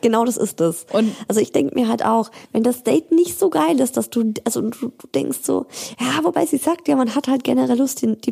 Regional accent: Baden-Württemberg, Germany; also ich komme ja aus Schwaben, ich komme ja nicht aus Bayern

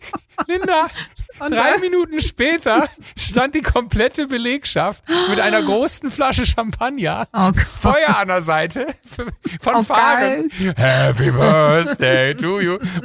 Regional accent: Germany; Ich bin zwar hier in Deutschland aufgewachsen, fühle mich auch als Deutsche, bin aber ja halt irgendwie wahrscheinlich ist ja wie in deinem Podcast ist ja auch immer das Thema, so in Griechenland bist du die Deutsche, in Deutschland bist du die Griechin.

